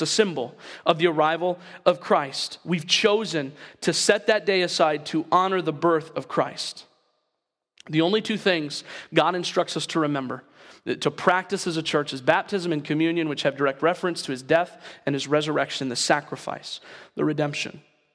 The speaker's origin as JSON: {"language": "English", "region": "the South", "country": "United States", "said": "I don't attend your church. In fact, I'm from the South"}